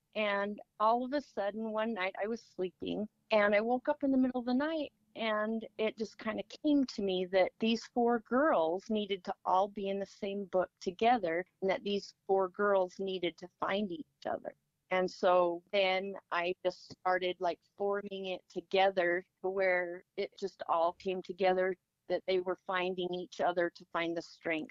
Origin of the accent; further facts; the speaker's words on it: Richfield, Utah, United States; also born or lived in El Centro, California; I was born in El Centro, California, but moved to Richfield, Utah when I was just a child.